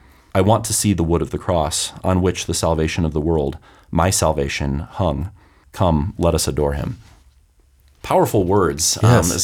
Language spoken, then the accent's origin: English; Iowa, United States; so I grew up in Iowa in the Midwest, it's the land of fish fries.